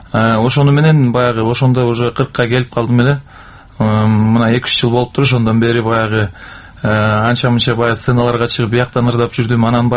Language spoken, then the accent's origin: Kyrgyz; Kyzyl-Suu, Issyk-Kul Region, Kyrgyzstan; мен эми айылда өскөнүм менен орусча айылда өстүм, Покровка деген, азыр Кызыл суу дейт.